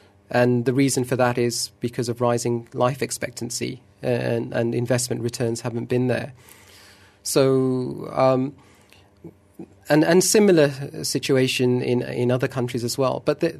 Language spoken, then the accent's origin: English; United Kingdom; you look at my home country of the UK